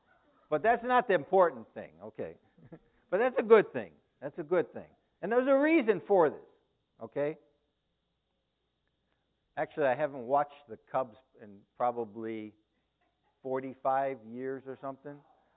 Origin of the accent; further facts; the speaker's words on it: Chicago, Illinois, United States; As a young boy growing up in Chicago, I would run home after school so I could put on the television set to watch the Cubbies